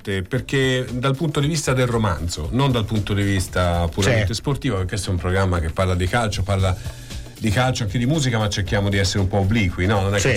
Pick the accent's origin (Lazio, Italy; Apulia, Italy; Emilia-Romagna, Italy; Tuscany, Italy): Tuscany, Italy; Florence; Io sono fiorentino